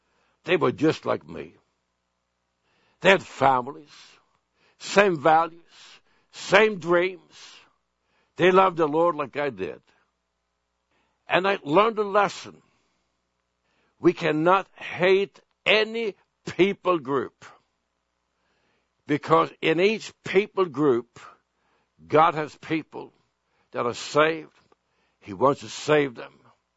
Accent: Sweden; As a young man, I was raised in Sweden.

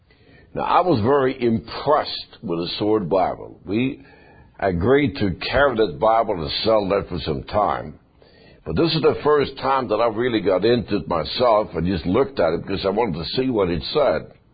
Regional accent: Sweden; I was born in Sweden, and when I grew up, we drove on the left side. That's how I grew up.

